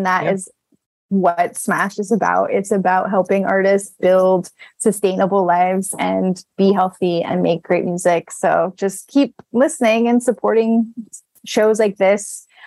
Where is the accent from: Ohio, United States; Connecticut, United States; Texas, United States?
Texas, United States; Abilene; I'm from Abilene, Texas.